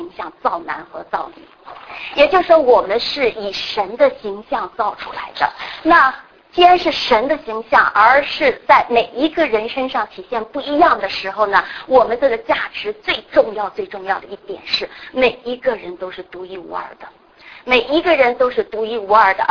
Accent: Beijing, China; 我一直在大陆，我是来自北京的，

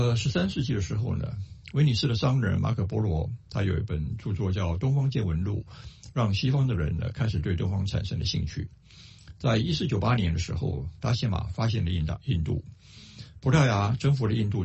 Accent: Taipei, Taiwan; 各位弟兄姐妹平安，我是台北的

